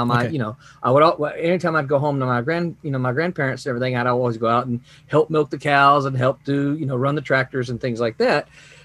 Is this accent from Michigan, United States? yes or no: no; Mississippi, United States; also born or lived in Memphis, Tennessee; Well, I was born in Memphis, Tennessee, but I grew up in Mississippi. My parents are both from a little farming community in Arkansas. I come from a family of farmers.